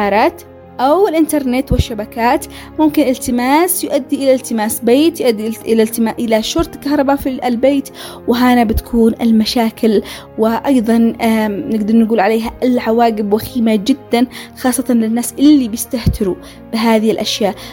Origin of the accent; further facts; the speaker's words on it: Yemen; طبيعة بلدنا اليمن وخاصة المهرة وديانها الفسيحة